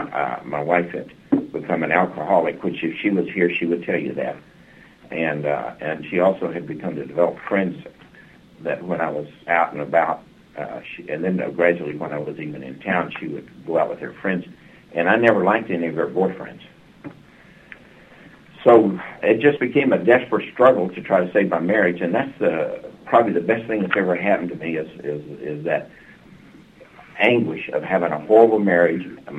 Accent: New Mexico, United States; Well, I grew up in a rural area of New Mexico, in Lincoln County, New Mexico, home of Smokey the Bear and the White Mountain ski area and the Ridosa Downs

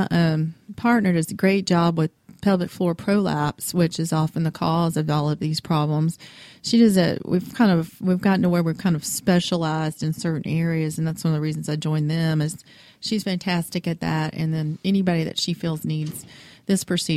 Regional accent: Louisiana, United States; It's a I'm from Louisiana, you know.

